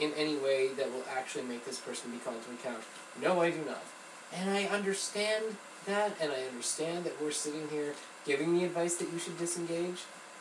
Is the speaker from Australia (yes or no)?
no; Ireland; that's my knocking on wood and being Irish exists